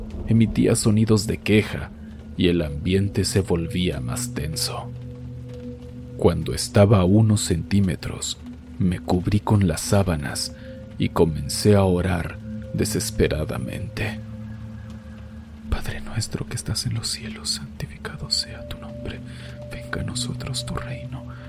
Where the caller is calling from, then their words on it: Buenos Aires, Argentina; soy de Buenos Aires, Argentina.